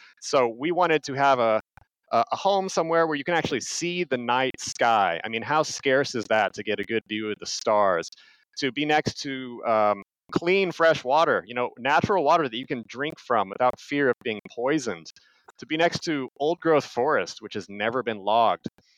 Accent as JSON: {"language": "English", "town": "Kansas City", "country": "United States", "tie": "born or raised there", "said": "And so growing up in Kansas City, I was also fortunate, even though, you know, it's a big concrete town"}